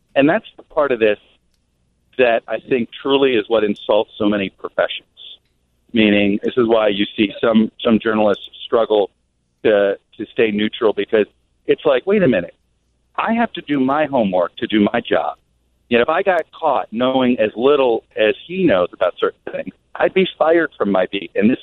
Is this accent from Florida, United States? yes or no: yes; Miami, Florida, United States; I grew up in Miami, but I'm not a big Dolphins fan.